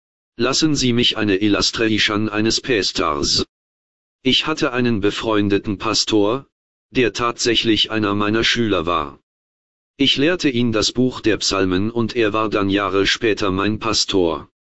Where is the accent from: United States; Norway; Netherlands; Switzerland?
United States; German is a second language; aber als Amerikaner haben wir sogar die Vorstellung von Corporateness